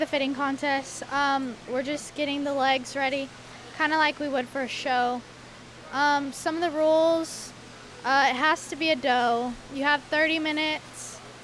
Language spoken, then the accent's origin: English; Kingfisher, Oklahoma, United States; I'm a freshman, and I'm from Kingfisher, Oklahoma.